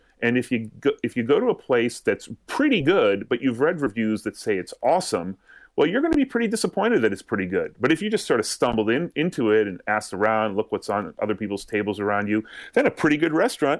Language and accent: English; Massachusetts, United States; I'm from Massachusetts, so I've actually been on a tour like that.